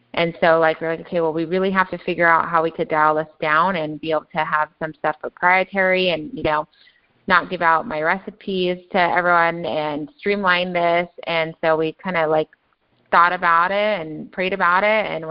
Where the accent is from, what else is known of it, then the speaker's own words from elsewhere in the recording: Redlands, California, United States; started looking for a location in my hometown, Redlands, California.